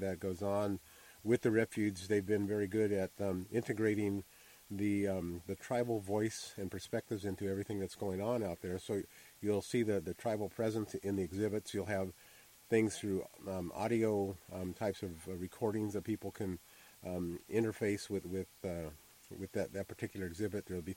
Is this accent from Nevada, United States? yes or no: yes; Pahrump, Nevada, United States; Well, my background is country boy. I'm from Pahrump, Nevada